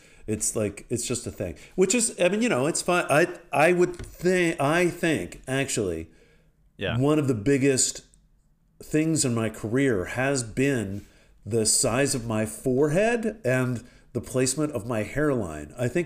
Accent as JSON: {"language": "English", "town": "Alexandria", "region": "Virginia", "country": "United States", "tie": "born or raised there", "said": "when I grew up in Alexandria, Virginia, where I came from, and in my high school, I was actually kind of a good-looking guy."}